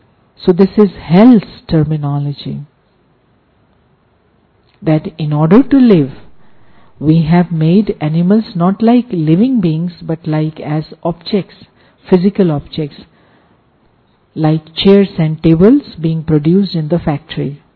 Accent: Delhi, India; So consider that we are also from Delhi, Delhi Vasi.

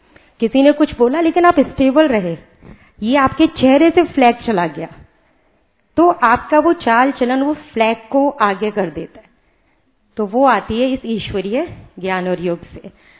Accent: Agra, Uttar Pradesh, India; मैं आगरा से हूँ, आगरा नपुरा सेंटर से।

